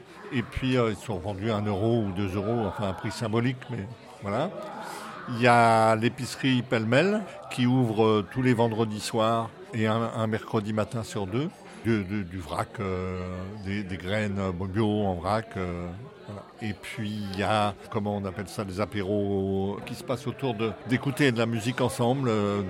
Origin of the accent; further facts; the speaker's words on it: Paris, Île-de-France, France; Moi je suis un parisien repenti et j'ai découvert ce bourg qui est plein de vie, qui est plein d'histoires.